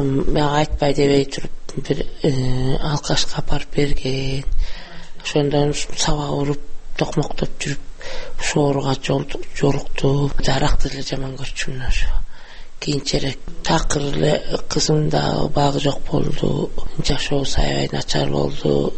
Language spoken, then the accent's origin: Kyrgyz; Naryn, Naryn Region, Kyrgyzstan; born there; 62 жылкымын, эки нарында төрөлгөм